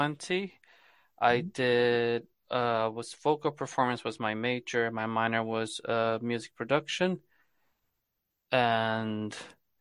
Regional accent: Brazil; moved away as an adult; now in Ireland; So I'm originally from Brazil, so I moved to Ireland around 4 years ago.

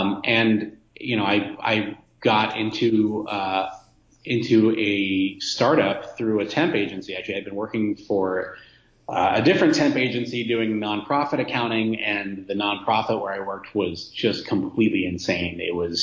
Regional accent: California, United States; And I'm from the Bay Area originally, so I kind of knew where to go and where not to go

